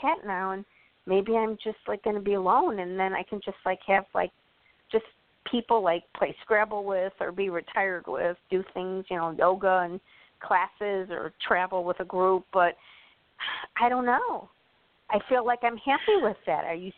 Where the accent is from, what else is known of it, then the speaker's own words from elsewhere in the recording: Chicago, Illinois, United States; I grew up in Chicago, and it was safe. It was a good neighborhood